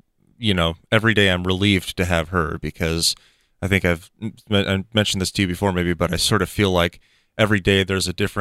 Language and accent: English; Federal Way, Washington, United States; I grew up in Federal Way. I was born and raised there, and we had a home near the water, near Dumas Bay area.